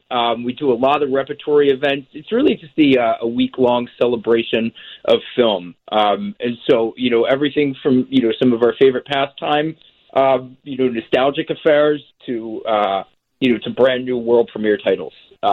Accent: Philadelphia, Pennsylvania, United States; I grew up in Philadelphia. My dad was the marketing director for a movie chain here called West Coast Video.

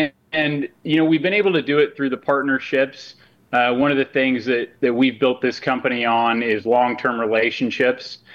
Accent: Salina, Kansas, United States; to my hometown of Salina, Kansas

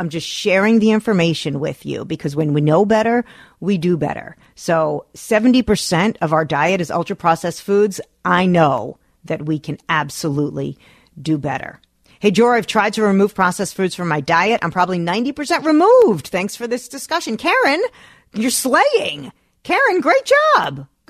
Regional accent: Parsippany, New Jersey, United States; In my house, growing up in Parsippany, New Jersey, my friends used to come over because we had the junk drawer.

